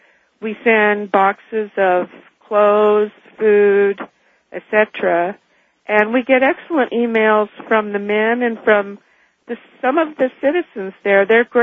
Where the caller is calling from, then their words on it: Lincoln, Nebraska, United States; I'm from Lincoln, Nebraska.